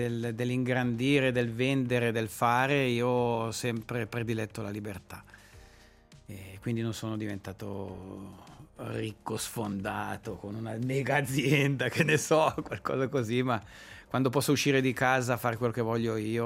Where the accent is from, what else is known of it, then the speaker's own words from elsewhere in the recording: Brissago, Ticino, Switzerland; Invece il Brissac, a un certo punto l'uva di Brissago voleva rappresentare il mio paese, il mio comune.